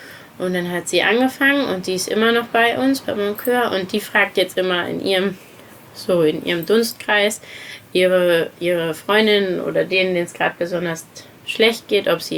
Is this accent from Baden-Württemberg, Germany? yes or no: no; Saarland, Germany; born or raised there